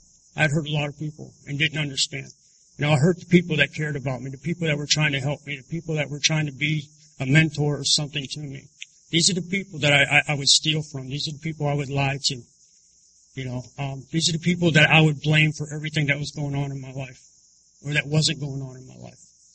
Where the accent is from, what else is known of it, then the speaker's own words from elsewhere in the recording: Pennsylvania, United States; And I'm from Pennsylvania, so we have a lot of woods and trails.